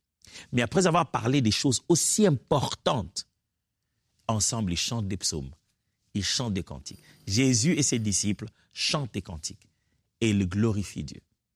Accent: Kinshasa, DR Congo; moi, je viens de Kinshasa, la RDC

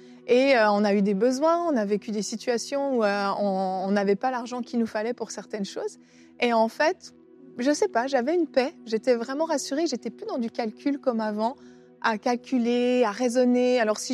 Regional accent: Switzerland; Moi, tu sais, je suis suissesse, en Suisse.

